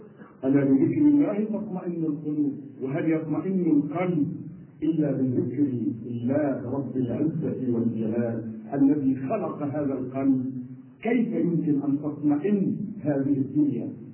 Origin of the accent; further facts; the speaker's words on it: Lebanon; وهنالك تسجيل فيلم عندنا في لبنان